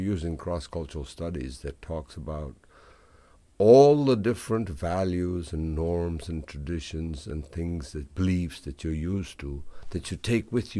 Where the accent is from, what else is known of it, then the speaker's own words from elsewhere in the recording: Uganda; I was a kid growing up in Uganda, 1960s.